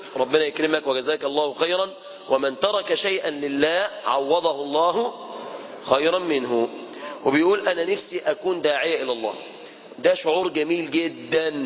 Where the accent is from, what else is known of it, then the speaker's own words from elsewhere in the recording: Mansoura, Dakahlia, Egypt; انا من اهل المنصورة